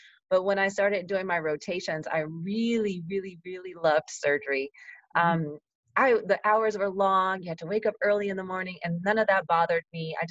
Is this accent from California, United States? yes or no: yes; Los Angeles, California, United States; So I'm a California girl. I'm born and raised in Los Angeles